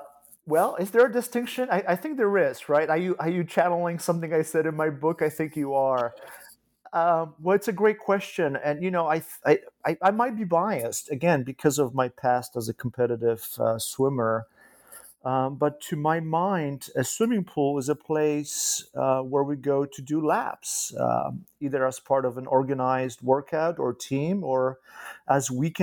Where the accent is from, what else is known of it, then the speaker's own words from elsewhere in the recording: Poland; when I was a kid in Poland, growing up in Poland.